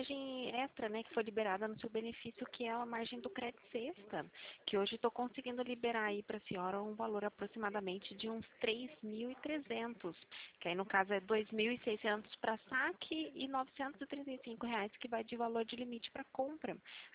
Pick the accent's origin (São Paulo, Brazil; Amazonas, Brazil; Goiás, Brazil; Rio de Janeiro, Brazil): São Paulo, Brazil; São José dos Campos; Eu sou do interior de São Paulo, São José dos Campos.